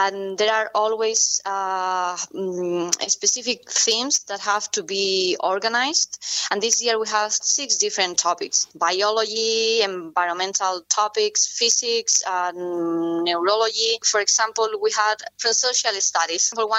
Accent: Alcalá la Real, Andalusia, Spain; English is a second language; now in Cork, Ireland; So I think just because I've been around different cities in Spain, I really feel like I'm from Alcalá La Real, where my family comes from, really.

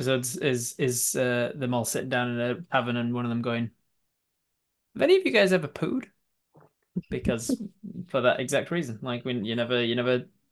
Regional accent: Leeds, Yorkshire and the Humber, United Kingdom; now in New Zealand; I'm from Leeds originally.

